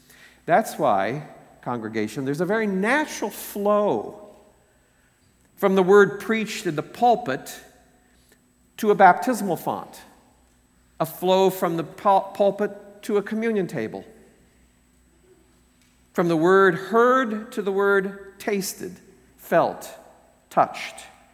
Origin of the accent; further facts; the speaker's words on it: Iowa, United States; back in my hometown in Iowa